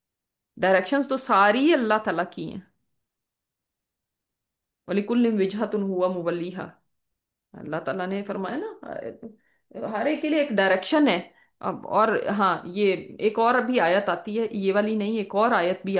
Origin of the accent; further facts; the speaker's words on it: Punjab, India; प्यारे उस्ताद मैं इंडिया पंजाब से हूँ